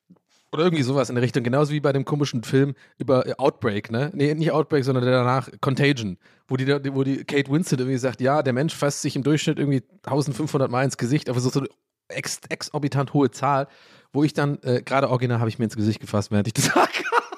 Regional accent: Ireland; ja, ich bin ja Ire und es gibt viele sehr gute irische Literaten und Schriftsteller und das ist in meinen Genen drin.

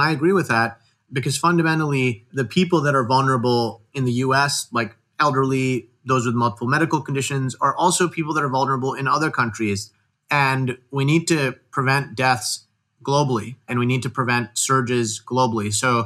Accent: India; born there; I'm Indian of background. I was born in India. I go back there often.

